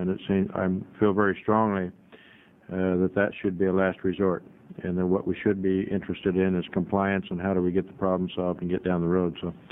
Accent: United States; I'm from the South Coast.

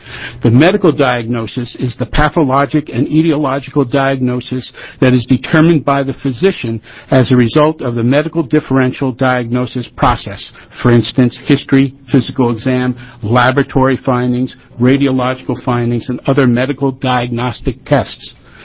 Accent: Portland, Oregon, United States; I'm from Portland area.

